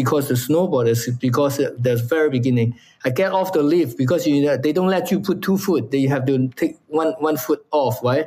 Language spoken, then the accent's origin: English; Hong Kong; now in United States; You know, I'm from Hong Kong. There's no snow. You know, I come to America.